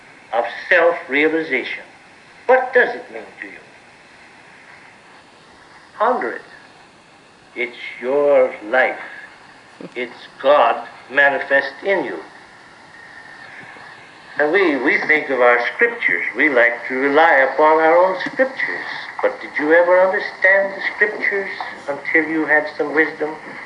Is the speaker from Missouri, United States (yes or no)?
yes; Missouri, United States; And I had to be shown, because I'm from Missouri, you know.